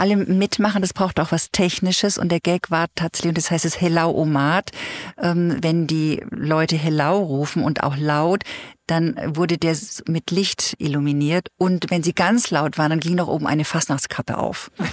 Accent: Bavaria, Germany; Ich komme aus Franken, ich habe da lange gelebt. Wir sind eher zurückhaltend.

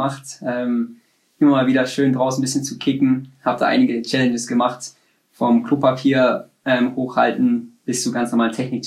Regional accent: Munich, Bavaria, Germany; dass es natürlich in München ist, wo ich geboren bin, wo ich aufgewachsen bin, dass natürlich Familie und Freunde auch in der Nähe sind.

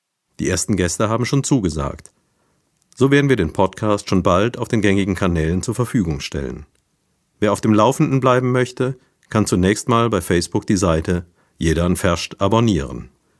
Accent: Neuwied, Rhineland-Palatinate, Germany; accent: Neuwied Platt; Für alle, die unseren Dialekt, dat ne wieder platt, nicht kennen

